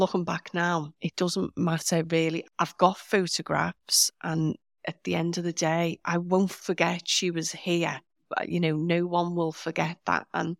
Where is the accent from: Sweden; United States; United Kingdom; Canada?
United Kingdom; Liverpool, North West England; being typical Scouser, it sort of grew arms and legs a little bit.